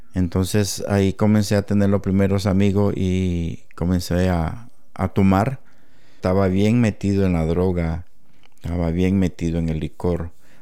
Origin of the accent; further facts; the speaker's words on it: Managua, Nicaragua; moved away as an adult; soy de Managua, Nicaragua. Estoy aquí desde 1991, ya 30 años.